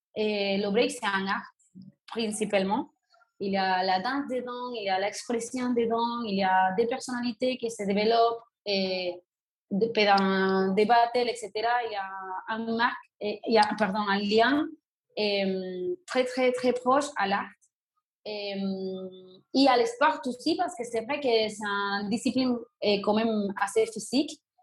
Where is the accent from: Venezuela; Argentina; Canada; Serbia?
Venezuela; French is a second language; now in France; je suis d'origine du Venezuela. Ça fait 12 ans et demi que j'habite en France.